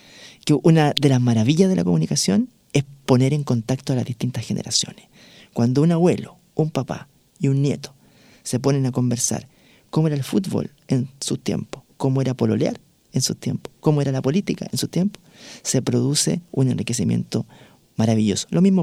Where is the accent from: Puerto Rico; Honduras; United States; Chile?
Chile; Santa María, Valparaíso; born there; yo nací en Santa María, que queda al interior de San Felipe, en el Valle de Aconcagua